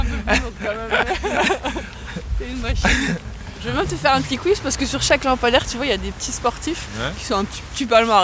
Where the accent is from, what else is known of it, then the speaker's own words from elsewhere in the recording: Brittany, France; Alors j'ai grandi en Bretagne, j'ai grandi avec deux frères et mes parents